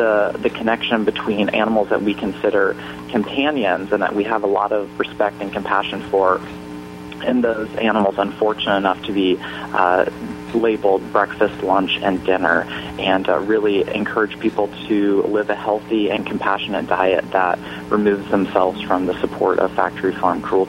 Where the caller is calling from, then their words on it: Chicago, Illinois, United States; I am in Chicago. I'm in our office here in Chicago.